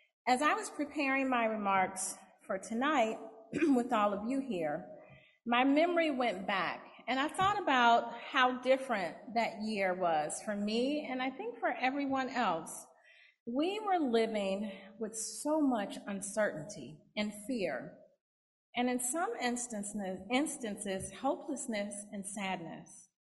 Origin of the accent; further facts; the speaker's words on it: Mississippi, United States; And I like to say Shabbat Shalom, y'all. I'm from Mississippi.